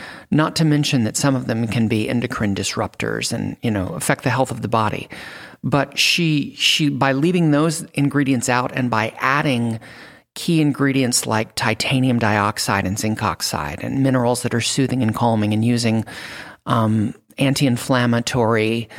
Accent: San Antonio, Texas, United States; I grew up in San Antonio, Texas. And I was raised by my grandmother, pretty much, my grandparents.

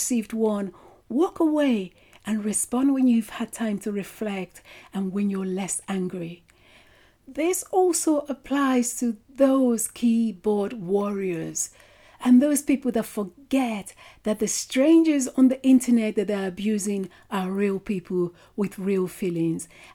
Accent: United Kingdom; I'm British

